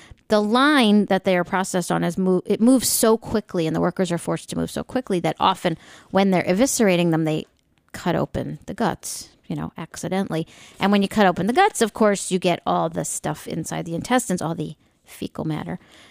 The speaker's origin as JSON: {"language": "English", "region": "New York", "country": "United States", "tie": "born or raised there", "said": "But growing up in New York, we always called it chop meat."}